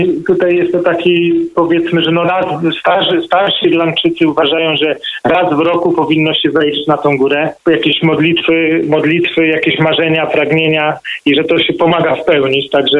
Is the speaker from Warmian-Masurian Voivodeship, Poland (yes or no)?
yes; Działdowo, Warmian-Masurian Voivodeship, Poland; moved away as an adult; now in Ireland; Ja pochodzę z Działdowa, z województwa warmińsko-mazurskiego. Moja żona z Lidzbarka Welskiego, zaraz obok Działdowa. Także piękne tereny, tęsknimy oczywiście i marzymy o tym, żeby wrócić do kraju.